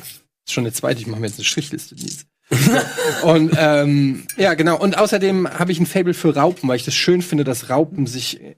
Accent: Russia; ich bin Russe.

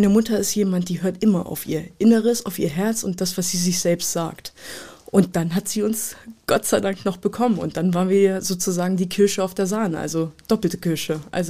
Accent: Hanover, Lower Saxony, Germany; dass ich immer sagen kann, ich komme aus Hannover-Linden.

